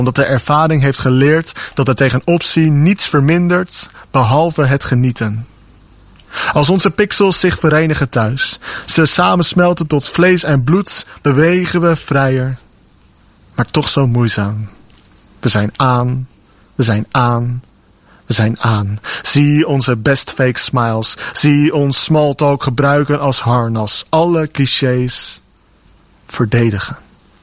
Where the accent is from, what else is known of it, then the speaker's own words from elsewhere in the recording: Amsterdam, North Holland, Netherlands; born there; now in Oudorp, Netherlands; Ik ben 24 jaar. Ik ben geboren in Amsterdam en woon sinds 3 jaar. Tijd gaat snel in Oudorp